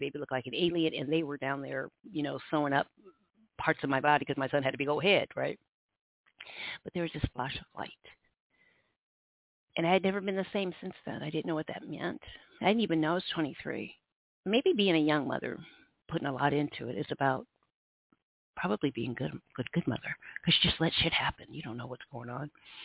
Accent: Iowa, United States; And we're from Iowa, so my mom helped me make this farm.

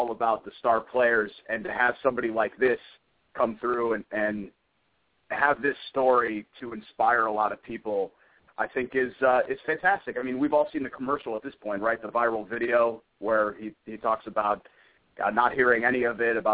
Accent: Connecticut, United States; You know, from growing up in Southern Connecticut, I'm a big fan of Philadelphia.

